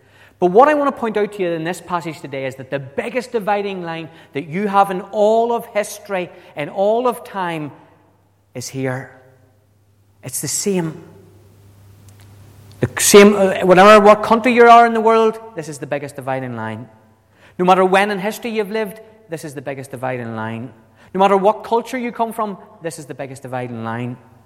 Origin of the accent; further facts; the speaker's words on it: Northern Ireland, United Kingdom; We come from Northern Ireland, and no matter how you've been raised in this part of Northern Ireland, you will have false beliefs somewhere embedded back there, a prejudice about either what side of the Protestant-Catholic divide you come from.